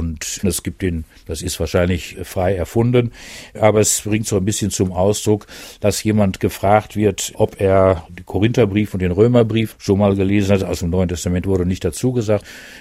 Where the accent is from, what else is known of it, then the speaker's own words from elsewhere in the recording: North Rhine-Westphalia, Germany; Ich komme aus dem Ruhrgebiet